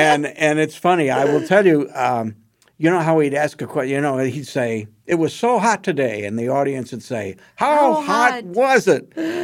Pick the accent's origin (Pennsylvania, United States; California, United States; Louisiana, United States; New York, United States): New York, United States; Rochester; I grew up in Rochester, New York.